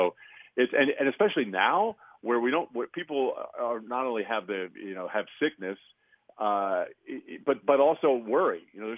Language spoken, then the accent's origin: English; New York, United States; I did. I grew up on Long Island, and I listened to Cousin Brucey and Dan Ingram